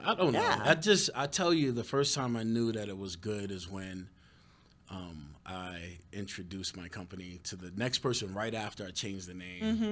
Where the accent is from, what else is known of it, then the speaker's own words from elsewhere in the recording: New York City, New York, United States; now in Colorado, United States; I grew up in Manhattan, New York.